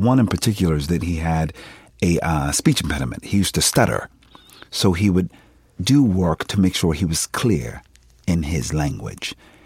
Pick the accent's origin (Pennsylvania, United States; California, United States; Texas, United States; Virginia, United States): Pennsylvania, United States; Philadelphia; I'm from Philadelphia. We don't sound like that.